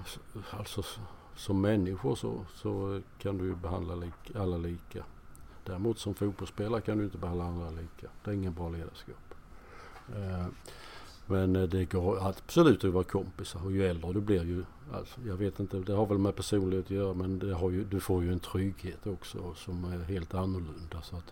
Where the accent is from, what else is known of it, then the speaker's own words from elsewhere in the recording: Markaryd, Kronoberg County, Sweden; Jag är uppvuxen i Markaryd.